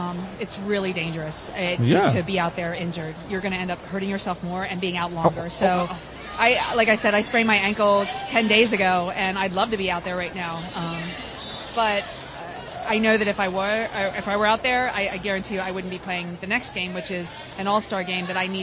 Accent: Waynesboro, Pennsylvania, United States; So I'm from Waynesboro. We have a couple other players from Waynesboro.

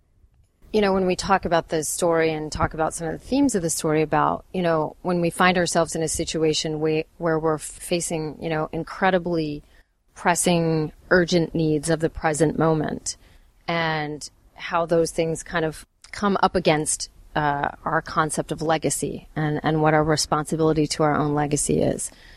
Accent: Louisville, Kentucky, United States; Yeah, I grew up in Louisville, so we ended up shooting most of the film, all of it on location in Kentucky, but a lot of it just right outside of Louisville where I grew up.

